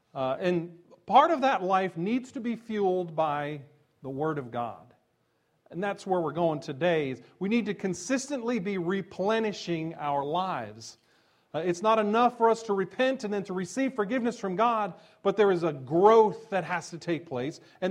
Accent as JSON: {"language": "English", "region": "New Jersey", "country": "United States", "said": "Now, this has been a very tough week for my home state of New Jersey, as you have seen from the news."}